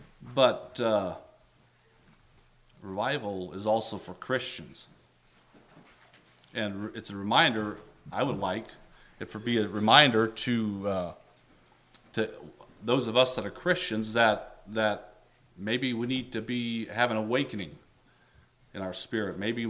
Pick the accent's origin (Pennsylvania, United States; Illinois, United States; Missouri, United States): Missouri, United States; Maysville; I'm from Maysville, Missouri, and I'm married.